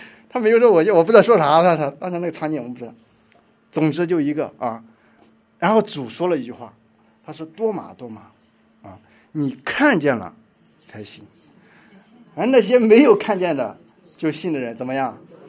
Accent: Shandong, China; 我们山东人情有独钟，对儿子，在家不生儿子，这不行啊，必须生儿子

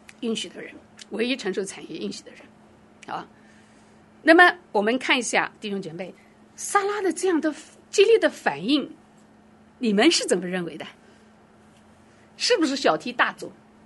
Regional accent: China; 我们中国人一般都是10个月到12个月对吧

